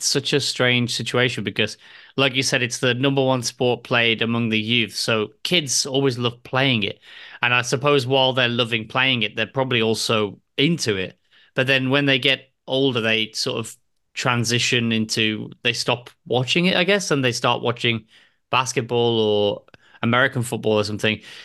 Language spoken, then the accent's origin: English; England, United Kingdom; as an Englishman